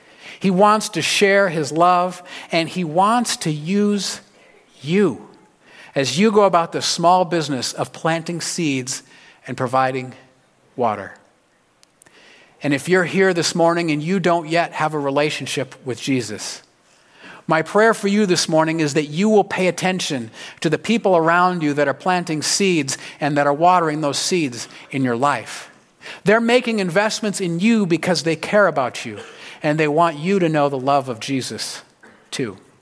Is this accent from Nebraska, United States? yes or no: yes; Nebraska, United States; Now, I'm from Nebraska, so these are corn seeds, because I'm a Cornhusker fan.